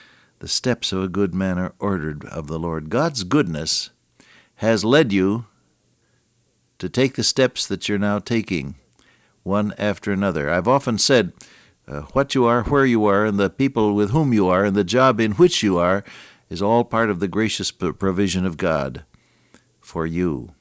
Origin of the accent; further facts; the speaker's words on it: Santa Clara, California, United States; born there; It was out in the front yard of a house in California, where I was born. I was born in Santa Clara, California. Did you know that? I'm a native son.